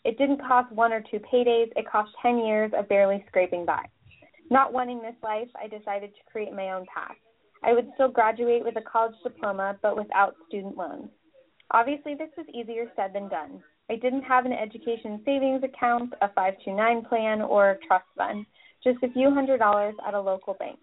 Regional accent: Chicago, Illinois, United States; now in Washington, United States; I know that so I live in Washington. I'm from Chicago, uh-huh.

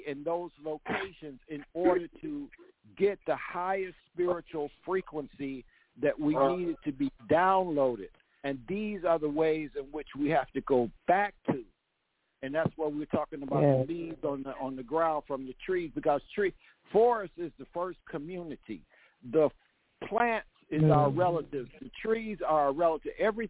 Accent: Mississippi, United States; born there; I was born in Mississippi.

